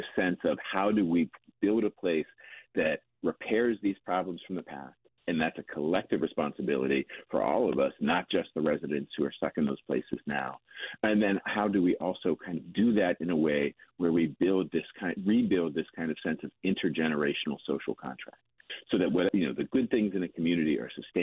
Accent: Penn Hills, Pennsylvania, United States; And so when I went back to Penn Hills, my hometown

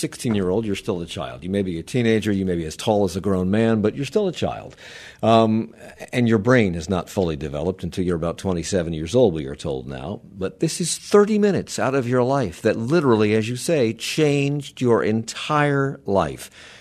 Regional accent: Alexandria, Virginia, United States; You grew up, I grew up in Alexandria

